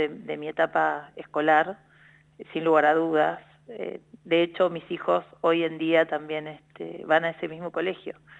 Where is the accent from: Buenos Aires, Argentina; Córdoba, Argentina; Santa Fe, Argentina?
Buenos Aires, Argentina; Bueno, yo nací en el barrio de Flores, en la ciudad de Buenos Aires.